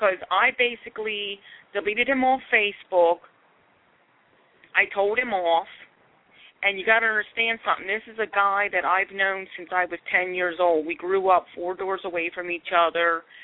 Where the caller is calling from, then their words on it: Pennsylvania, United States; I'm calling from Pennsylvania.